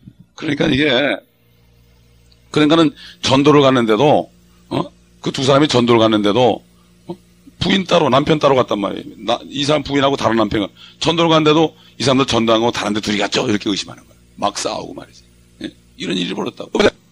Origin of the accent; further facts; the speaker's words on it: South Korea; 우리 같은 경우는 한국 사람으로서 또 특별히 그거 지킬 게 있잖아요.